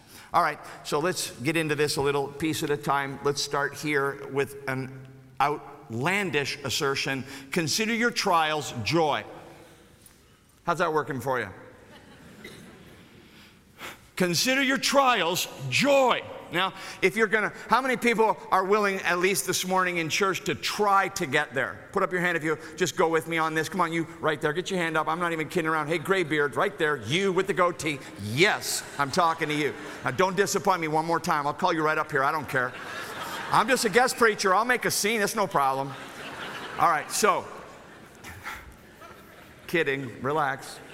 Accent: Clearwater, Florida, United States; I grew up in Clearwater. I pastored the church I grew up in. I never had a cold winter in my whole life.

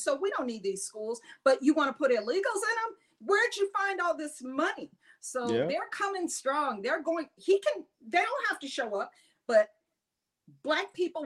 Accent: Chicago, Illinois, United States; You know what I would love to do since it's my hometown? I would love to go to Chicago to the DNC.

